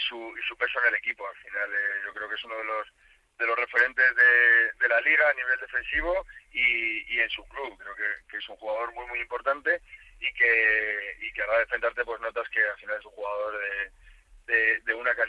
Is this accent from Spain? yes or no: yes; Tres Cantos, Community of Madrid, Spain; tengo la suerte de estar en la ciudad de donde soy. Yo soy madrileño, soy tricantino, como bien has dicho, entonces es verdad que aquí ya tengo mi vida hecha.